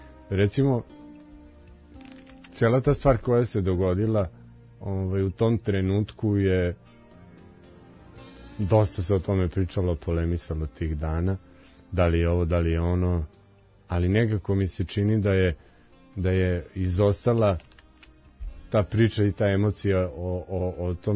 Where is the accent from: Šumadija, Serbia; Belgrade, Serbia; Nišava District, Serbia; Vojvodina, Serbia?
Vojvodina, Serbia; jer ja sam iz Vojvodine i ja volim salaš.